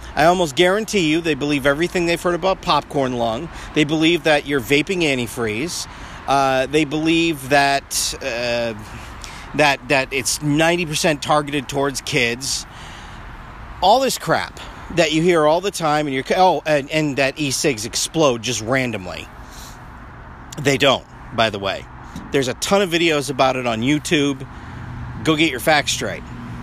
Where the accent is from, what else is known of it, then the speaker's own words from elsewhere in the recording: New England, United States; I'm from New England. You're not a city.